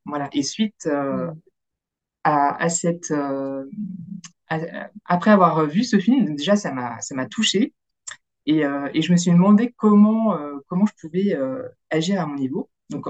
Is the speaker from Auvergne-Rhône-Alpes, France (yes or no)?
yes; Lyon, Auvergne-Rhône-Alpes, France; now in Metz, France; Alors, je suis originaire de Lyon. Je suis ingénieure de formation avec une spécialisation dans les industries textiles et j'habite Metz.